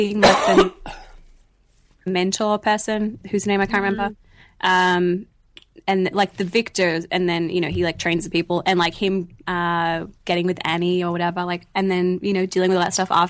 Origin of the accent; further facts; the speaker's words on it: Australia; Like, I'm from Australia, so I am from the future.